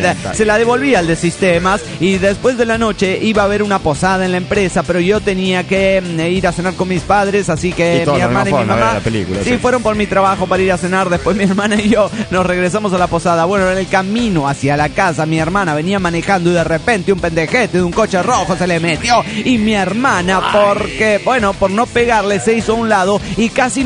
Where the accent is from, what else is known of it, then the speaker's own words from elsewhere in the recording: Cuernavaca, Morelos, Mexico; de Cuernavaca, Morelos, México.